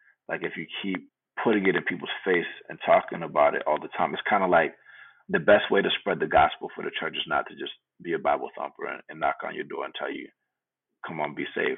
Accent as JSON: {"language": "English", "town": "Atlanta", "region": "Georgia", "country": "United States", "tie": "born or raised there", "said": "And then growing up in Atlanta, Georgia, which is like mostly Black, I never had identity issues."}